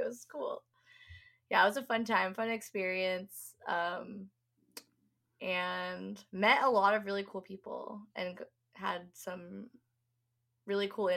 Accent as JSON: {"language": "English", "region": "California", "country": "United States", "said": "and I'm from Southern California"}